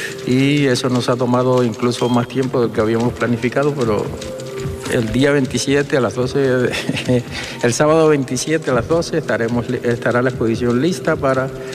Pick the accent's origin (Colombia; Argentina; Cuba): Cuba; Yo nací en Cuba, estudié en Cuba, ahí empecé en proyectos educativos